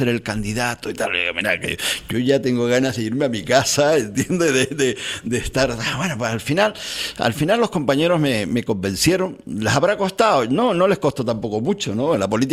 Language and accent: Spanish; Puerto de la Cruz, Canary Islands, Spain; born there; Yo encantadísimo, no porque el Puerto de la Cruz, no solo por ser el municipio que nací, sino yo encantadísimo